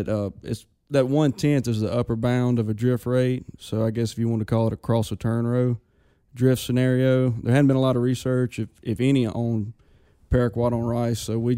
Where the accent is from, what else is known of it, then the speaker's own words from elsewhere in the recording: Mississippi, United States; Well, not technically. I grew up in Lafayette County, but I went to school in New Albany.